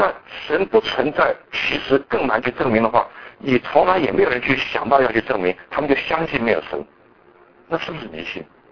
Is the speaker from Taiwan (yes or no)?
yes; Taiwan; 我们从台湾来的也卷一个纸，还卖钱的